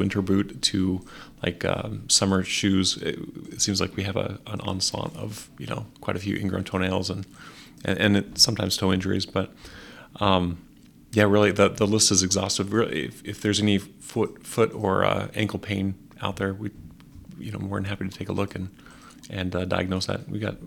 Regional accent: Idaho, United States; moved away as an adult; I grew up in Idaho originally, but I've been in Iowa now since 2015.

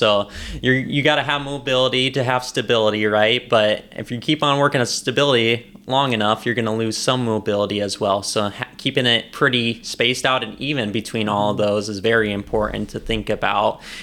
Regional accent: Nevada, Iowa, United States; now in Webster City, United States; And obviously, I'm from Nevada, Iowa, which is pretty rural. So it's been a pretty easy transition so far into Webster City, Iowa.

